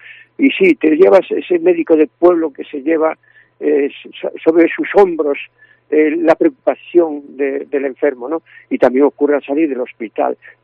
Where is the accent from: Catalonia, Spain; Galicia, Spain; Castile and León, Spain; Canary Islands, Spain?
Galicia, Spain; Pontedeume; Y en la ladera este del Monte Breamo está mi pueblo, donde nací, Ponte Deume.